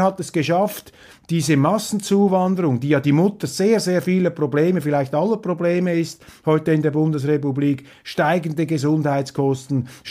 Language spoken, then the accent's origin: German; Switzerland; für mich als Schweizer